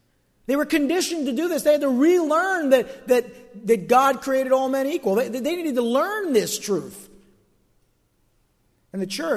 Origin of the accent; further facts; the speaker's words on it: East Rutherford, New Jersey, United States; I had grown up over here in East Rutherford and was born in Passaic in Beth Israel Hospital, and I grew up over in East Rutherford, and it was an Italian neighborhood